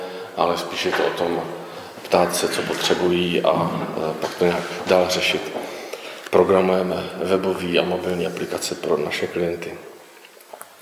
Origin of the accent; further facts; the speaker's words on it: Prostějov, Olomouc Region, Czechia; Jsem z Prostějova, tam zase bydlím se svou manželkou, se svým téměř dvouletým synem. A studoval jsem ekonomii a informatiku v Brně